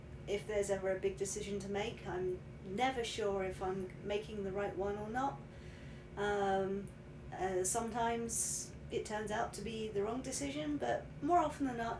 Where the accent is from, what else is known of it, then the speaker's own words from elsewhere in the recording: Portsmouth, South East England, United Kingdom; now in North Carolina, United States; I grew up in the south coast of England, a place called Portsmouth, and we also lived on the seafront as well